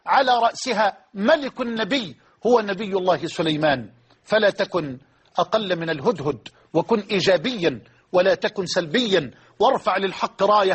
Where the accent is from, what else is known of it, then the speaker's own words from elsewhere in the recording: Egypt; بلدنا مصر